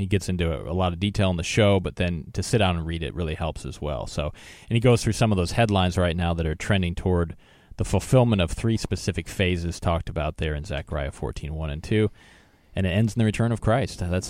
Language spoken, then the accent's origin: English; Milwaukee, Wisconsin, United States; he did, my hometown Bucks.